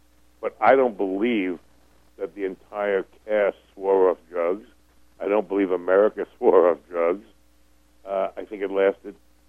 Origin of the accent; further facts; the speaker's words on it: New York, United States; born there; he knew I knew the buildings in New York because I was born in New York with the gargoyles and everything.